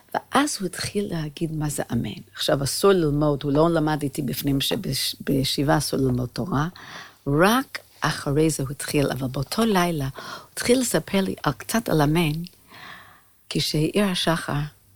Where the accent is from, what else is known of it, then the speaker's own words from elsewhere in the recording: New York, United States; now in Israel; אני גדלתי בין גויים, בניו יורק